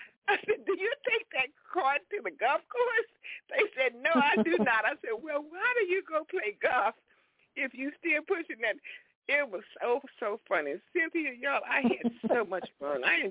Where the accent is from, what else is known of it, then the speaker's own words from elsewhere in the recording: Fort Worth, Texas, United States; I was raised in Fort Worth, Texas, on the north side. And I was actually raised, I guess, I was raised on Ross Avenue